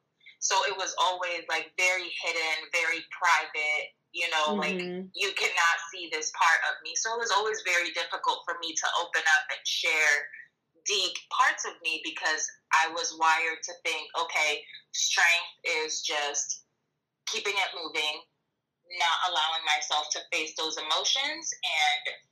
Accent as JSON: {"language": "English", "region": "Rhode Island", "country": "United States", "tie": "born or raised there", "also_born_or_lived": "New York", "said": "I was born in New York and we lived in Rhode Island, and like there was no United States at home. It was Dominican Republic. We spoke Spanish."}